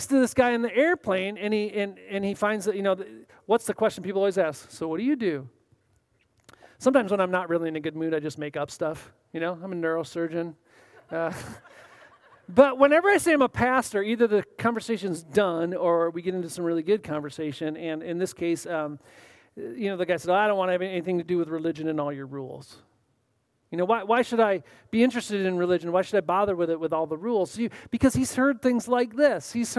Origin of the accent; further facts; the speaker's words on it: United States; because I'm an American and I usually have some sort of guide